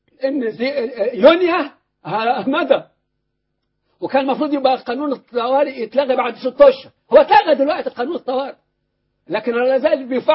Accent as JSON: {"language": "Arabic", "country": "Egypt", "said": "أنا أحد أبناء مصر الذين يدعمون هذه الثورة"}